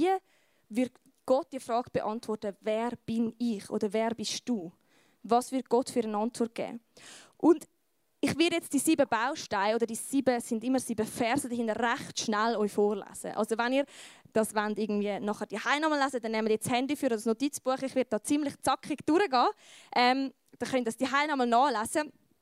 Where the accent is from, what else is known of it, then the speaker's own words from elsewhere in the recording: Switzerland; es ist für mich als Schweizer, glaube ich, recht schwierig